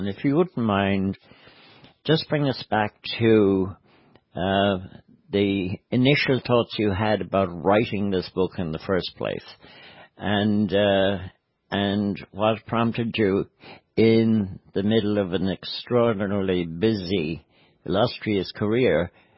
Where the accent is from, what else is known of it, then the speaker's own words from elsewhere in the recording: Ireland; And as Irish, we ought to know a thing or two, you know, about war, about oppression.